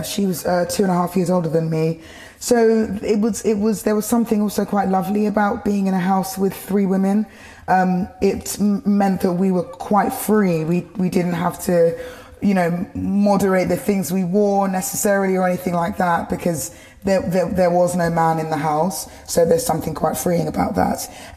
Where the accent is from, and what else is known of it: London, United Kingdom; born or raised there